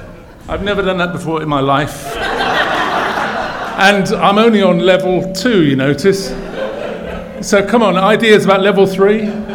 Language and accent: English; England, United Kingdom; I realized what a tough gig it's going to be for me today, because I'm English.